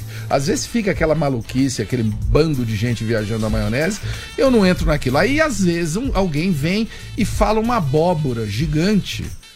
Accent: Ituverava, São Paulo, Brazil; Sou caipira legítimo de Tuverava, nunca escondi isso, acho lindo.

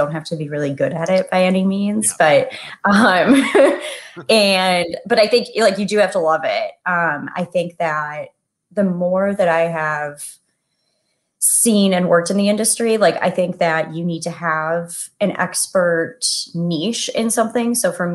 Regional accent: Toledo, Ohio, United States; Well, I mean, golf in general, I grew up playing in Toledo, Ohio.

